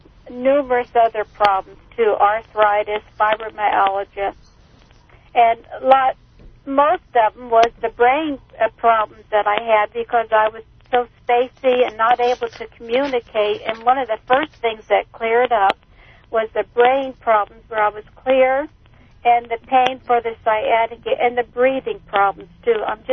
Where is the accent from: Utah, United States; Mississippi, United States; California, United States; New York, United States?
California, United States; San Diego; Well, I'm from San Diego, California, and I'm a homemaker.